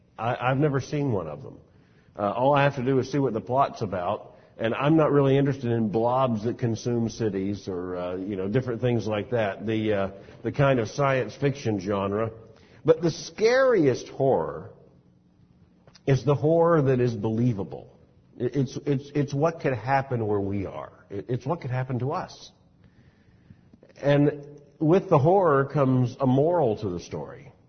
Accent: Florida, United States; Again, growing up in Florida, this was a very real concern.

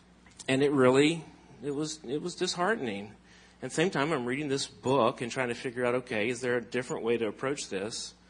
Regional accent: Cleveland, Tennessee, United States; I grew up in Tennessee. I was, for most of my school years, was in a city, Cleveland, Tennessee, southeast Tennessee.

